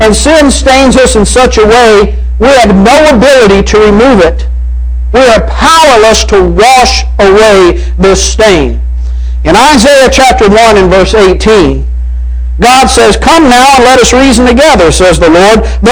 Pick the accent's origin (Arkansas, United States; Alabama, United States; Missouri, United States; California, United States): Arkansas, United States; When I was younger and growing up, snow meant no school. Because when I grew up in Arkansas, we didn't have road trucks to take care of the roads.